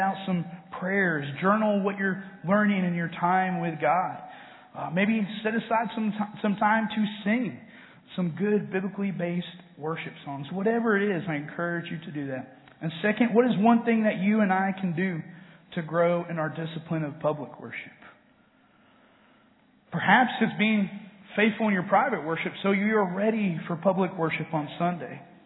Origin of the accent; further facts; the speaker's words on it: Atlanta, Georgia, United States; I grew up in Atlanta, or Metro Atlanta. So growing up in the 90s was the heyday of the Atlanta Braves on TBS.